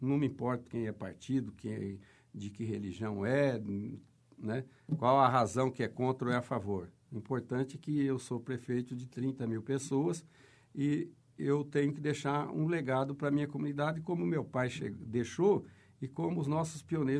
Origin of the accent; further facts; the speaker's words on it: Nova Esperança, Paraná, Brazil; Gosto muito da minha cidade, estou lá desde os 2 anos de idade, amo a minha terra, a minha região e estou dando a minha dedicação, minha contribuição nesse período para a Nova Esperança.